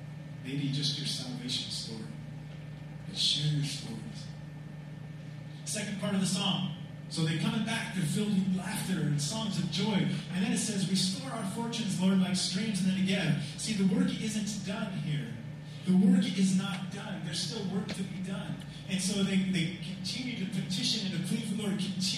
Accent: California, United States; I'm from SoCal. I don't know anything about Santa Cruz.

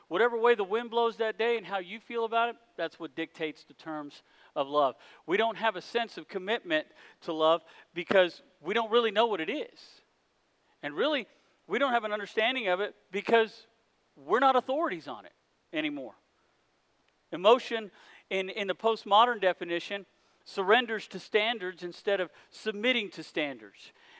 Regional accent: Dallas, Texas, United States; Y'all, I'm from Dallas. I've been living in Dallas for 20 years.

